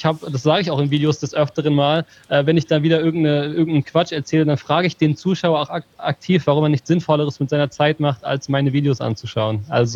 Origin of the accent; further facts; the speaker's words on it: Hameln, Lower Saxony, Germany; born there; ich bin in Hameln geboren.